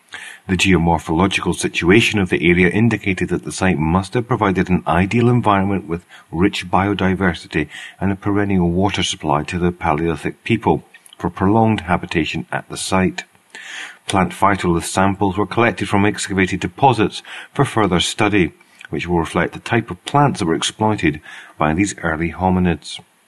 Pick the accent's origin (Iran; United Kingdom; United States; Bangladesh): United Kingdom; I'm being British